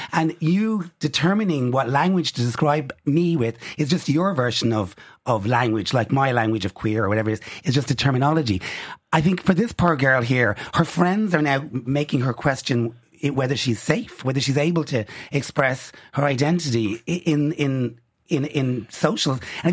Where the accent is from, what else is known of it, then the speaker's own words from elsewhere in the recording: Dublin, Leinster, Ireland; And if that's a tiny little gay community that I grew up in Dublin that was in a darkened room